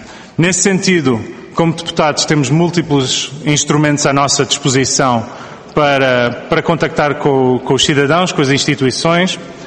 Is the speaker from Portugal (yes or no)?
yes; Cascais, Lisbon, Portugal; que depois se fechou muito na minha terra de Cascais